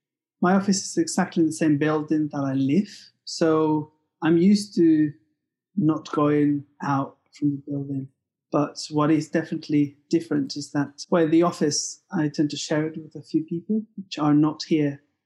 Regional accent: Mexico; now in Manchester, United Kingdom; Well, I'm from Mexico, but I'm from Clearvision. I'm based in Manchester, England.

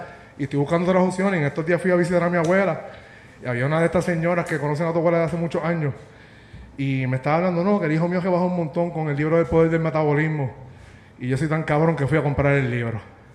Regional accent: Añasco, Puerto Rico; vengo de tierra muy, muy lejana. O sea, vengo de Añasco.

